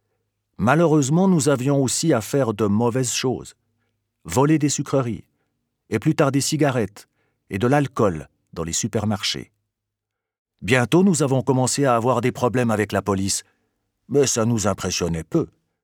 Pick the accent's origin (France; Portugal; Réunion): Portugal; Lisbon; now in Sierre, Switzerland; je vis à Sierre depuis 10 ans. Je ne suis pas marié, mais j'ai un enfant de 2 ans. J'ai grandi à Lisbonne avec 2 sœurs et 2 frères. Je suis le 2e enfant de la fratrie.